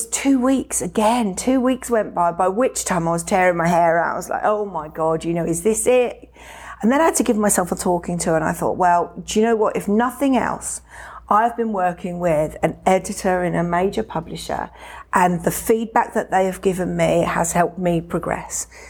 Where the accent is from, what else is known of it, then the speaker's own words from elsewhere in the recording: United Kingdom; Well, first of all, I'm British.